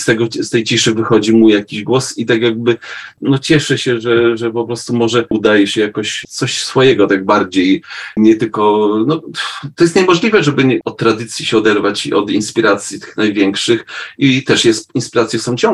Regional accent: Warsaw, Masovian Voivodeship, Poland; Ja jestem z Warszawy i tak jakby cały czas Warszawą żyłem

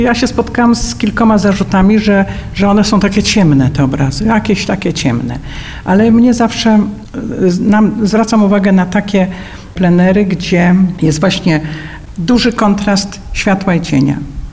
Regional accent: Lublin, Lublin Voivodeship, Poland; Jestem rodowitą lublinianką z dziada, pradziada. Moi dziadkowie, pradziadowie, wszyscy w centrum Lublina mieszkali i ja się wychowywałam na takim podwórku

